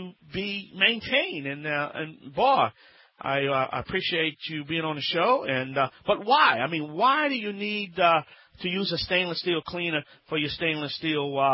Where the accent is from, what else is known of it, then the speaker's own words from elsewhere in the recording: New Orleans, Louisiana, United States; I'm going to be attending the annual weatherization conference in my hometown in the Big Easy, New Orleans, Louisiana